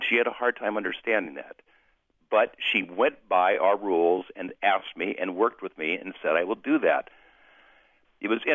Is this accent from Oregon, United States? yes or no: yes; Astoria, Oregon, United States; Because she knew my family growing up in Astoria, Oregon, up here in the Northwest.